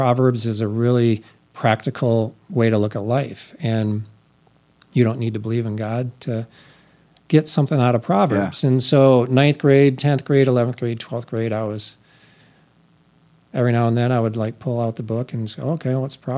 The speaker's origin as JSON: {"language": "English", "town": "Lakeview", "region": "Michigan", "country": "United States", "tie": "born or raised there", "said": "Yeah, so I grew up in a small town called Lakeview. It's north of Grand Rapids, north of Greenville, so not far from here."}